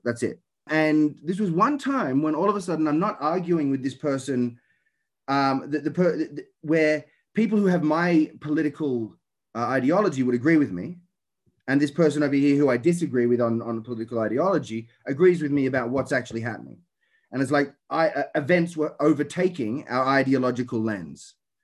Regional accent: Sydney, New South Wales, Australia; my mom was a public servant, my dad's a left-wing bookseller, and I grew up in the inner west of Sydney. So right in the sort of SBS left-wing demographic, right?

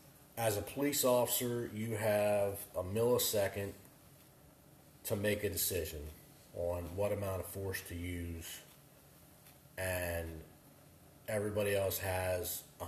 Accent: United States; I don't care because I'm American.

